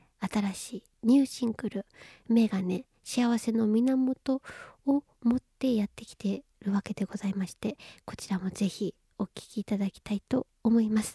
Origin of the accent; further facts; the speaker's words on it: Nerima, Tokyo, Japan; also born or lived in Ehime; 愛媛生まれ、東京の練馬育ち、シンガーソングライターの